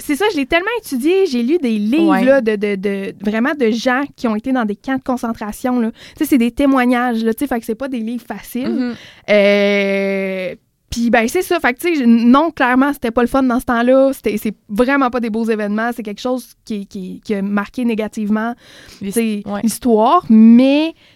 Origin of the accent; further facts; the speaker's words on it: Quebec, Canada; je suis pas canadienne, je suis québécoise.